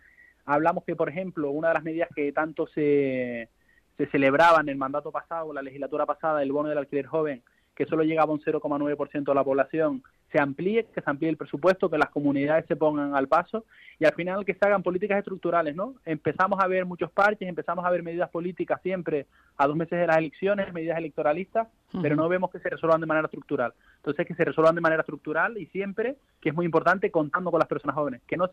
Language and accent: Spanish; San Cristóbal de La Laguna, Canary Islands, Spain; now in Madrid, Spain; Yo soy de Tenerife, de La Laguna. Pero estoy en Madrid.